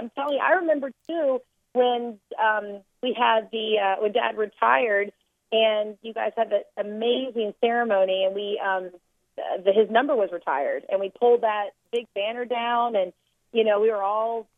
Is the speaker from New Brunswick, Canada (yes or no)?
no; Montreal, Quebec, Canada; born there; I was born in Montreal in 1980, October 6, 1980. And yeah, that was Expo. So I'm the only Canadian. Well, I'm American, but, you know, I was born in Canada.